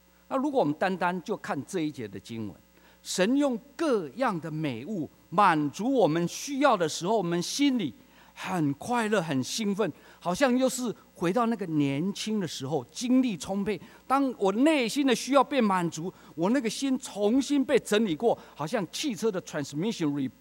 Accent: China; 感恩节就像我们中国人的新年一样

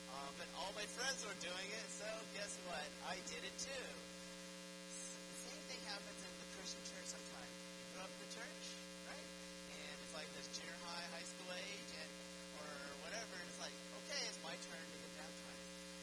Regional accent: the South, United States; Growing up in the South, I had to realize I was serving in the South

